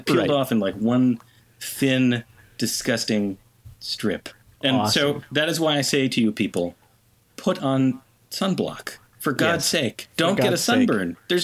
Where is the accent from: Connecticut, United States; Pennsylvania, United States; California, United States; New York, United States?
Connecticut, United States; because growing up in Connecticut, you know, there was the Long Island Sound, and we used to go to Watch Hill in Rhode Island